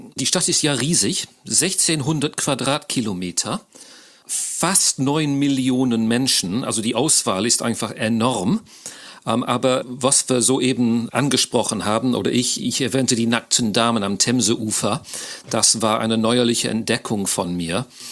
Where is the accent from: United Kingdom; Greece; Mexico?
United Kingdom; England; German is a second language; now in Cologne, Germany; Ich bin Brite-Engländer, wie man sicher schon hört, wohne aber schon lange in Deutschland und zwar in Köln. Also ich habe auch die deutsche Staatsbürgerschaft erworben, habe die doppelte Staatsbürgerschaft jetzt.